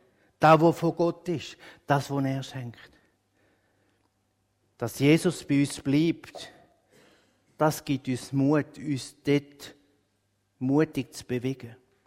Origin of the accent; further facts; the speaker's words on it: Switzerland; Häufig neigen wir dazu, als Schweizer eher den Mangel zu sehen.